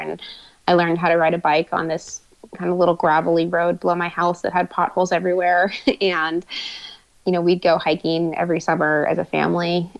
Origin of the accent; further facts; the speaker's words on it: Alaska, United States; I want to start a big Gran Fondo up near Denali and or in my hometown, because I just think it's so beautiful. And if you're the kind of person that loves biking in the outdoors, I think you're the kind of person that would love Alaska